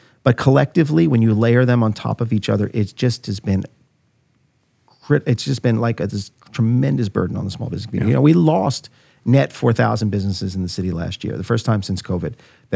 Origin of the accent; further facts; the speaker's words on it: Brooklyn, New York, United States; growing up in Brooklyn, 70s, 80s, and 90s, I never would have, you know, we were hesitant to even tell people we're from Brooklyn back then.